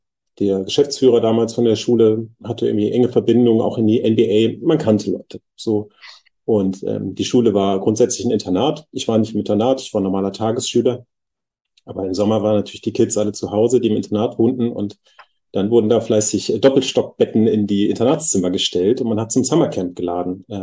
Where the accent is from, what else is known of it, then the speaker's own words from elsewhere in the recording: Bad Honnef, North Rhine-Westphalia, Germany; also born or lived in Bonn; ich bin in Bonn geboren und ein bisschen weiter südlich aufgewachsen, im wunderschönen Bad Honnef. Ein kleines Städtchen. 30.000 Leute ist jetzt nicht besonders groß